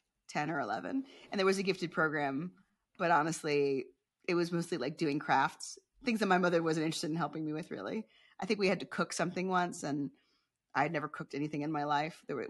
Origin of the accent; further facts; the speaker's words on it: Roswell, Georgia, United States; So I grew up in Marietta, Roswell, Georgia.